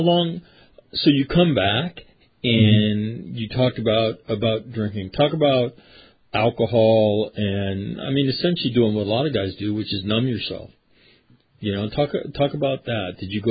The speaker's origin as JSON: {"language": "English", "region": "California", "country": "United States", "tie": "born or raised there", "said": "And I grew up in California."}